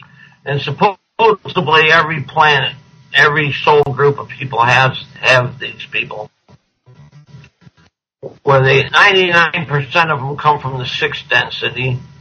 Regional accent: Michigan, United States; now in Long Beach, United States; Well, I live in the United States in Long Beach, California. I grew up in Michigan.

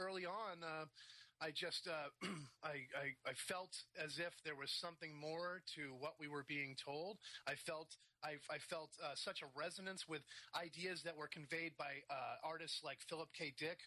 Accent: New England, United States; Growing up in the American Northeast colonial New England town, you know, little white picket fences and stuff

